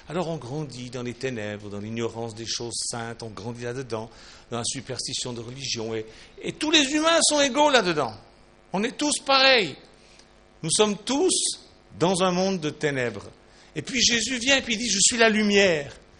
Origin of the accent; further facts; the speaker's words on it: Switzerland; Chez nous, en Suisse